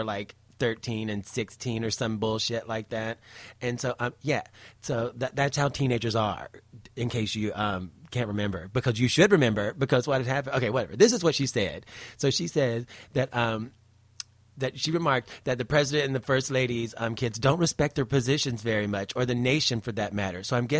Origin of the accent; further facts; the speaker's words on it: North Carolina, United States; when she was in her teens, around 17, I believe, in my home state of North Carolina